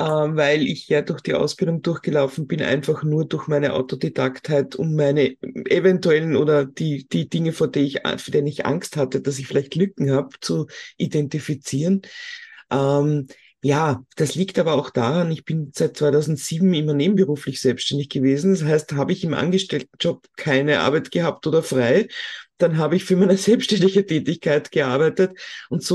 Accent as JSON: {"language": "German", "country": "Austria", "said": "bei uns in Österreich"}